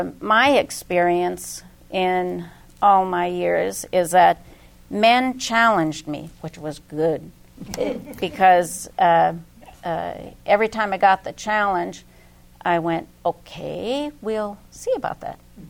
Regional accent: Rampart, Alaska, United States; also born or lived in Fairbanks; I grew up in Rampart, which was a village of, I thought everybody was brown.

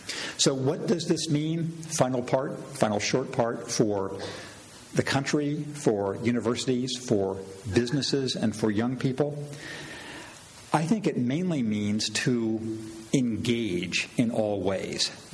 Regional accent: California, United States; my basic sense of optimism that I have as an American, as somebody from California

